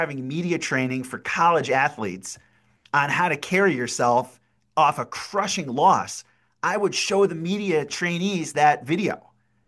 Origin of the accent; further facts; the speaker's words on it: Massachusetts, United States; volleyball was invented near my hometown in Western Mass